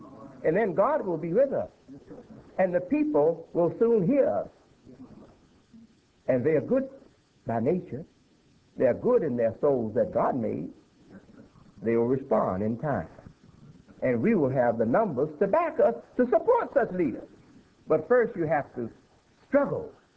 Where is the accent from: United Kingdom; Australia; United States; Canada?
United States; I find myself speaking as an American and as an imam and not even knowing the difference.